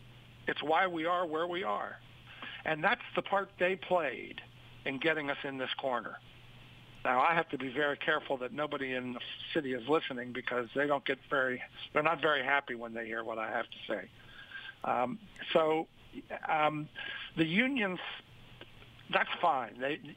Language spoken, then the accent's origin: English; Pittsburgh, Pennsylvania, United States; I grew up politically in Pittsburgh, Pennsylvania, in a family that was Irish, Catholic, and overwhelmingly and ridiculously Democratic.